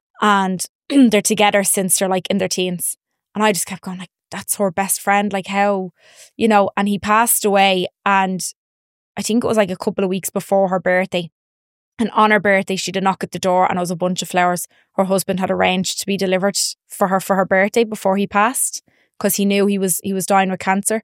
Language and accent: English; Dublin, Leinster, Ireland; like I'm from Dublin